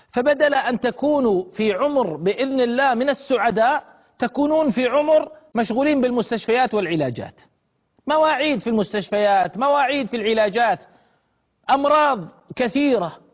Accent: Al-Ahsa, Eastern Province, Saudi Arabia; وسألت في بعض المناطق عندنا بالأحساء

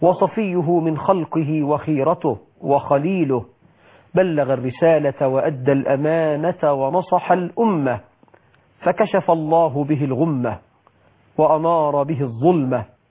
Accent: Egypt

